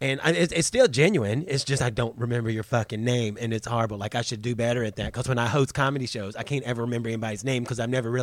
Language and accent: English; North Carolina, United States; very concerned about the shark attacks that have happened off the coast of North Carolina, which is my home state, you know.